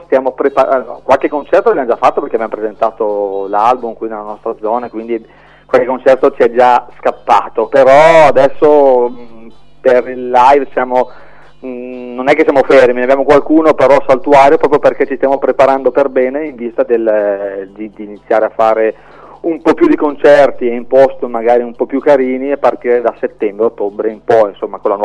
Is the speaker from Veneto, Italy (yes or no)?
no; Crema, Lombardy, Italy; Noi siamo di Crema, provincia di Cremona.